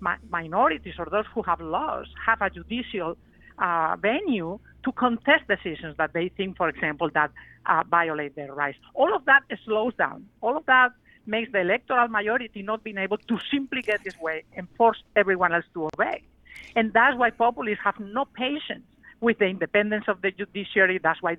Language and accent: English; Spain; biographically, democracy is really close to my heart because I grew up under a dictatorship. I'm from Spain